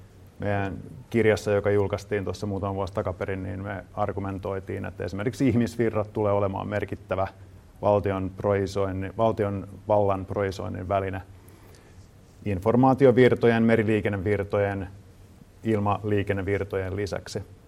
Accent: Pirkkala, Pirkanmaa, Finland; also born or lived in Tampere; Mun oma tausta on siis sellainen, että itse asiassa en tule Tampereelta, vaan tuun Pirkkalasta sieltä Tampereen kupeesta.

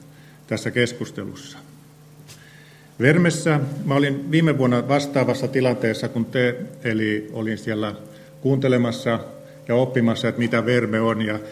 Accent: Laukaa, Central Finland, Finland; mä oon Laukaasta ja toimin yläkoulussa erityisopettajana.

